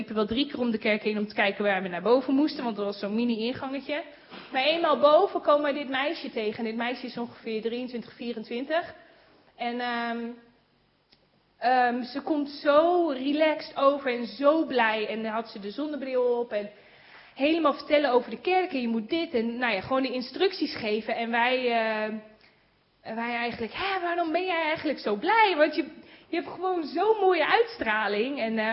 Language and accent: Dutch; Netherlands; Nou, ik vertelde, nou, ik kom uit Nederland en dit en dat.